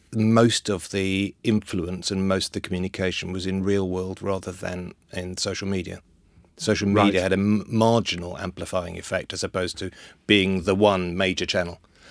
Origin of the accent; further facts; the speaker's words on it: London, United Kingdom; I grew up in North London. My family were all Welsh, so we're sort of outsiders.